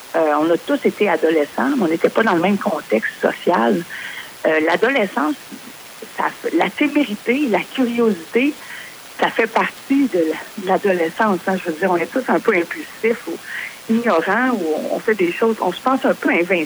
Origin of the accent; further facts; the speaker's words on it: Quebec, Canada; Moi, je viens de la Beauce, je viens de la région aussi.